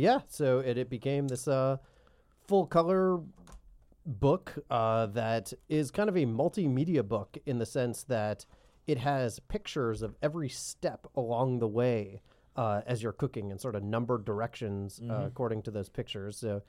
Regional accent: Tampa, Florida, United States; Well, no, I grew up in Tampa, Florida, but Orlando is Orange County, but in Florida.

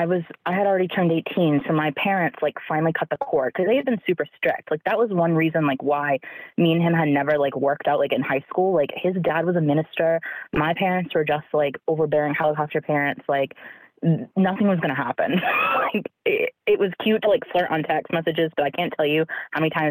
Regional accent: New England, United States; And we, like, we're from New England, so, like, it was a magical summer.

